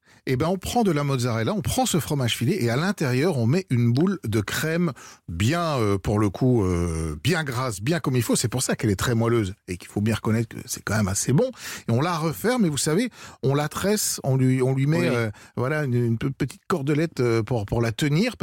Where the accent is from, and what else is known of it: France